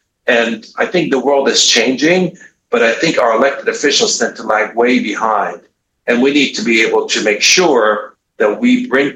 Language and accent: English; Iraq; I come from Iraq, so even as a child I experienced this type of commando style crackdown.